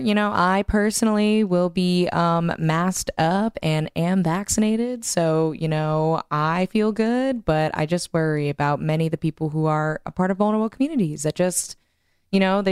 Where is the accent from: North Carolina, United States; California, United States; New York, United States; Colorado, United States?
New York, United States; So to lift both the mask and the vax mandate to me is, as a New Yorker, pretty frustrating.